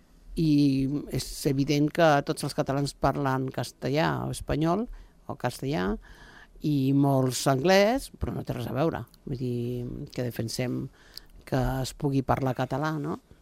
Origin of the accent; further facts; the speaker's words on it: Andorra; un sentiment també com a país i com a andorrans que és lícit que tinguem